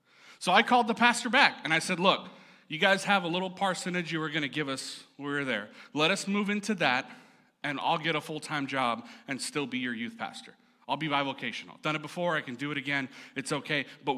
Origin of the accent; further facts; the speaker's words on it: El Paso, Texas, United States; our church in El Paso, Texas. It's where I'm originally from. Born and raised in Texas, I'm a Texas boy.